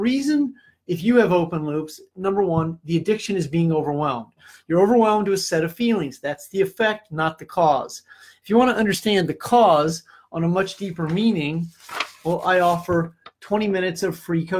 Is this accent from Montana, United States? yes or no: no; Iowa, United States; Well, that's from the movie Field of Dreams in my home state of Iowa.